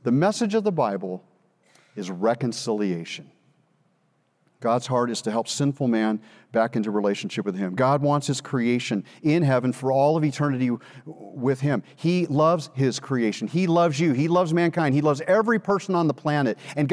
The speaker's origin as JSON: {"language": "English", "region": "California", "country": "United States", "tie": "born or raised there", "said": "I'm from California. And as California people know, as a Californian growing up, we spent a lot of time at the beach."}